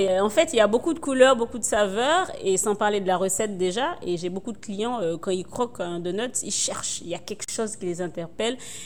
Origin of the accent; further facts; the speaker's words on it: St. Martin; now in Lille, France; j'ai quitté Saint-Martin en 2012 pour m'installer dans le nord de la France, à Lille.